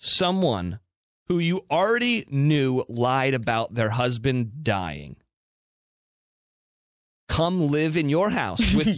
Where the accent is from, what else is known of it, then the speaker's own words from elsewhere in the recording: California, United States; I'm technically from Central California.